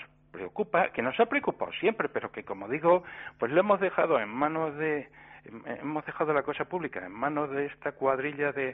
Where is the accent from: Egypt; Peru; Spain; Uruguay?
Spain; los españoles somos españoles, no de izquierda o de derecha.